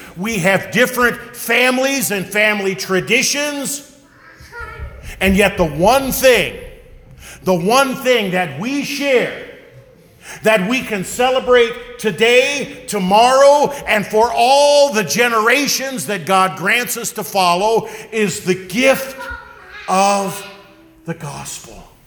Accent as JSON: {"language": "English", "region": "Nebraska", "country": "United States", "tie": "born or raised there", "said": "I'm born and raised in Nebraska. Go Big Red bleeds through my veins."}